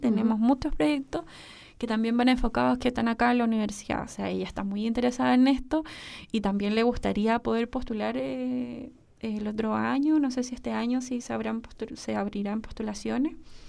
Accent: Osorno, Los Lagos, Chile; Sí, soy de acá de Osorno.

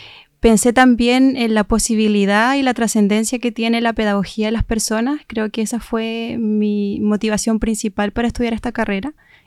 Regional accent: Osorno, Los Lagos, Chile; Bueno, yo soy de acá de Osorno, de esta ciudad.

